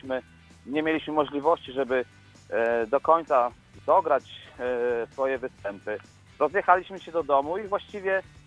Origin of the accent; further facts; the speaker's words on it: Zielona Góra, Lubusz Voivodeship, Poland; no jestem w Zielonej Górze. Ja nie wyjechałem z Zielonej Góry. Ja jestem zielonogórzaninem i chyba sercem a wręcz jestem o tym przekonany, zielonogórzaninem zostanę już na zawsze, bo tutaj zaczęła się moja droga.